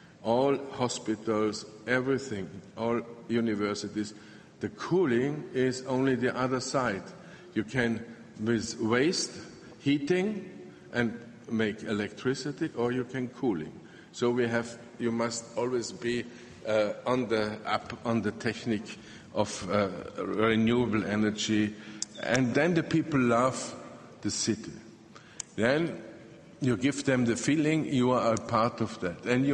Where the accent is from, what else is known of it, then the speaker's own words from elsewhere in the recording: Vienna, Austria; I'm from Vienna. I think it's the capital of social housing in Europe.